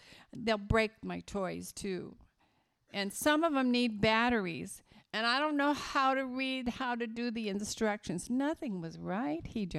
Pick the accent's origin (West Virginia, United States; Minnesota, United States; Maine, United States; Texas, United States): West Virginia, United States; It's going to be mucky and muddy, like West Virginia mud. I'm from West Virginia, and it's terrible.